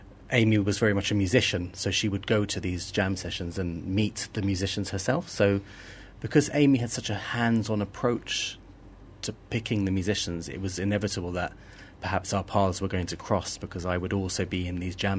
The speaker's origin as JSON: {"language": "English", "region": "London", "country": "United Kingdom", "tie": "born or raised there", "said": "Well, I guess growing up in London, you were exposed to different styles of music, reggae, soul, jazz, pop music."}